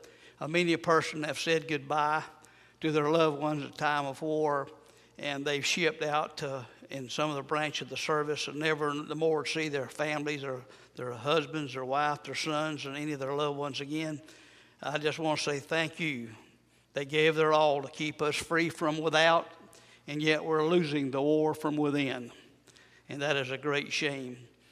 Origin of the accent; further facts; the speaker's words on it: United States; But I'm glad that I'm American.